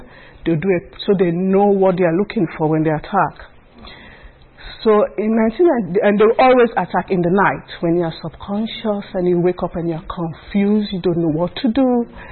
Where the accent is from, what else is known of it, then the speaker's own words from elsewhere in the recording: Freetown, Western Area, Sierra Leone; English is a second language; I was born in Freetown, as I say, and I was born in Waterloo Street.